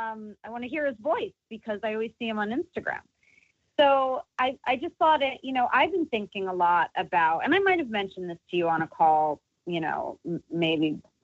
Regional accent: East Coast, United States; because I grew up on a different coast. I grew up on the East Coast

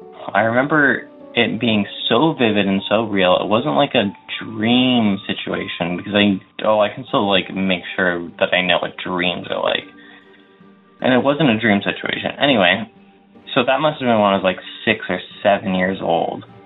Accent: Windsor, Ontario, Canada; I'm from Windsor, Ontario.

